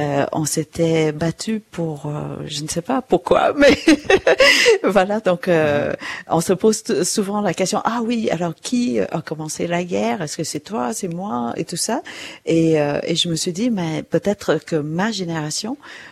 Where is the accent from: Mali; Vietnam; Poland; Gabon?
Vietnam; Ho Chi Minh City; je suis d'origine de Saigon, du sud du Vietnam.